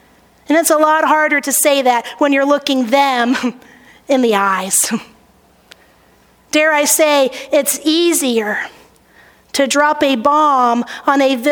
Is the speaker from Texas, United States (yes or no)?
yes; Texas, United States; Growing up in Texas, I often heard the term spoken of our Hispanic neighbors